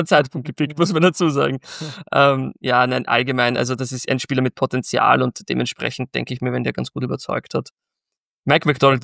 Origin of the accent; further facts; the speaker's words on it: Austria; Und natürlich als Österreicher liebt man den.